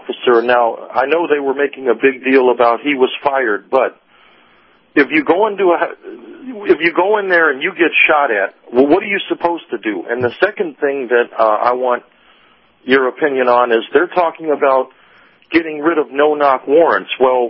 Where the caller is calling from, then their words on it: Clearwater, Florida, United States; Hey, Captain. Hey, Professor.